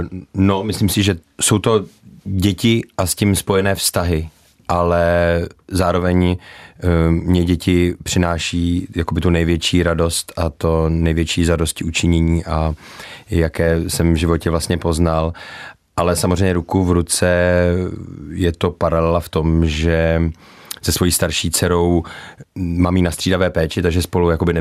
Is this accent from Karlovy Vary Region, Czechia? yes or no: yes; Karlovy Vary, Karlovy Vary Region, Czechia; Já jsem rodilý Karlovarák a od malička jsem chodil ještě do staré plechárny na hokej.